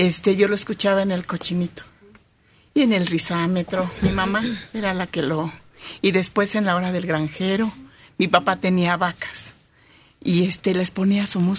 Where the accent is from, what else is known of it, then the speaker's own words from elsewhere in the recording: Ixtapaluca, State of Mexico, Mexico; Yo soy de Ixtapaluca.